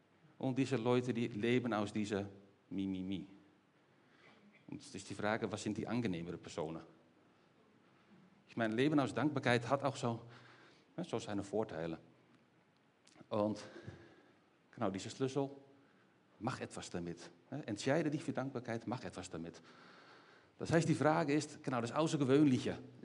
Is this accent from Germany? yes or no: no; Netherlands; German is a second language; ich habe zu viele Fahrräder als Holländer.